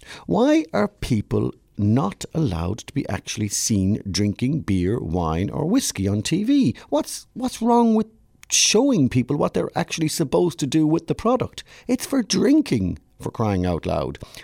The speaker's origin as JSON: {"language": "English", "country": "Ireland", "said": "Well, now, being Irish, there are two things that I cherish."}